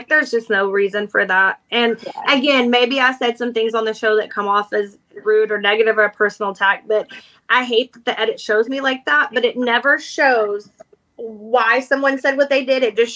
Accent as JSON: {"language": "English", "region": "Oklahoma", "country": "United States", "said": "I'm from Oklahoma. I used to get my ass beat by little boys in school. We're country out here."}